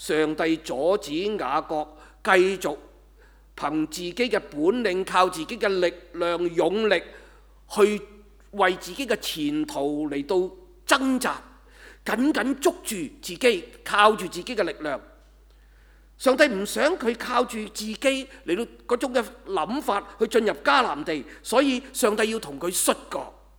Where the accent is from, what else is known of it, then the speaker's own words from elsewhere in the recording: Hong Kong; 好像我们香港人这样，是吗？我们都是歪的，是吧？